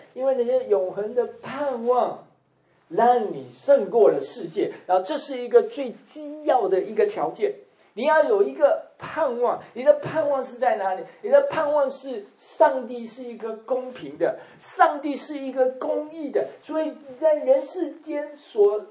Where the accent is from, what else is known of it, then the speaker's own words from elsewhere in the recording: Taipei, Taiwan; born there; 像我出生在台北，我的家乡台北，